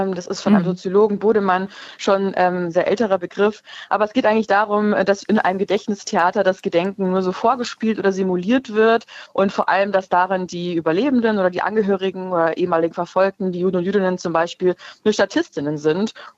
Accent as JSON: {"language": "German", "region": "Bavaria", "country": "Germany", "said": "Also ich komme aus Bayern ursprünglich"}